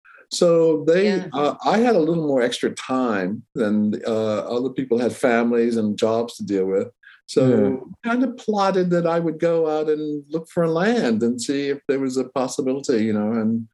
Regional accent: Baltimore, Maryland, United States; also born or lived in New York; now in California, United States; before I came to California, I lived in the East Coast. I was born and raised in Baltimore, Washington area, and New York.

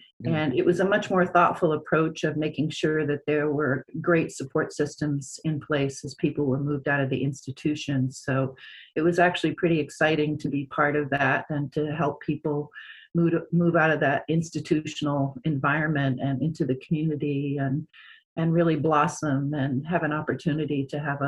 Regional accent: Maine, United States; now in Humboldt, United States; I'm originally from Maine, actually, and I have family roots that go back into the late 1600s there.

